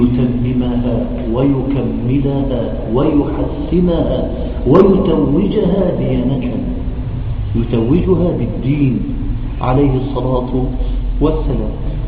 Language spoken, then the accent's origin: Arabic; Port Said, Port Said Governorate, Egypt; وهو من أحب إخواني إلى قلبي في بلدنا بورسعيد.